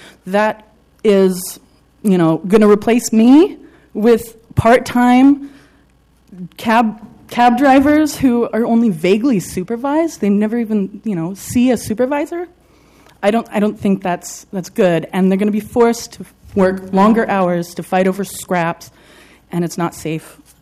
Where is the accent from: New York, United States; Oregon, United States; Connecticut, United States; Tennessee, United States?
Oregon, United States; Portland; I'm a fourth-generation Oregonian. I was born and raised here in Portland proper.